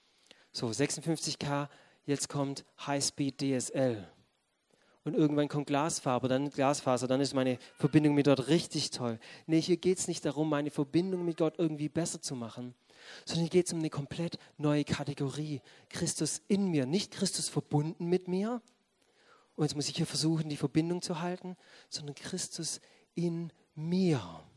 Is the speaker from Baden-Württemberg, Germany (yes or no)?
yes; Baden-Württemberg, Germany; ich bin Schwabe, ich weiß, ich bin kein Hohenloher